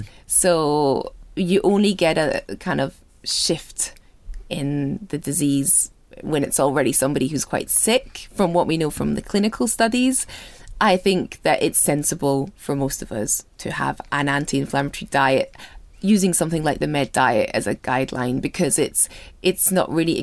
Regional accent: Scotland, United Kingdom; I'm Scottish.

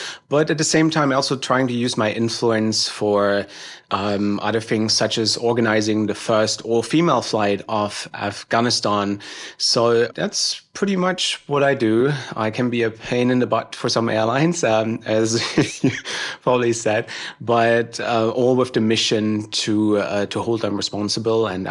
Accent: Germany; I'm originally from Germany.

